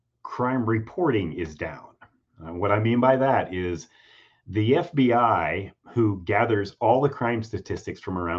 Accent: Florida, United States; You know, I was raised in South Florida.

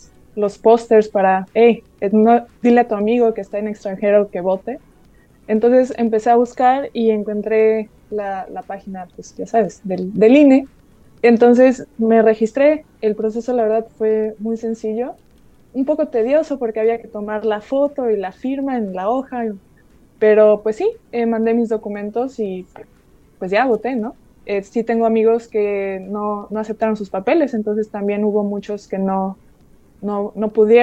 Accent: Mexico City, Mexico; yo soy de la Ciudad de México

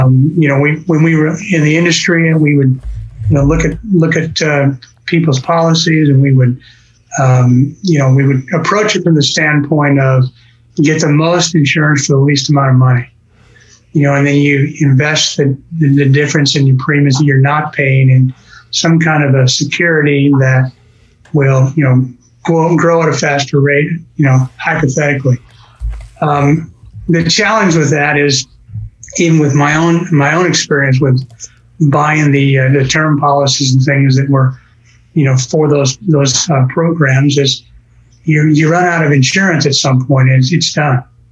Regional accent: Colorado, United States; also born or lived in Tulsa, Oklahoma; Actually, I grew up in Colorado.

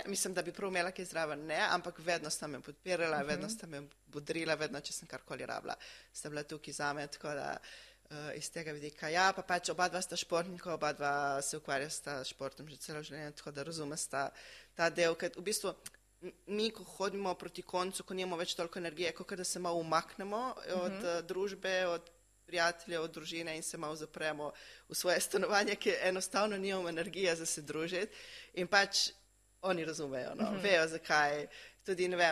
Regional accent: Koper, Coastal–Karst, Slovenia; Ja, vsi smo iz Kopra, tako se kar dosti vidimo.

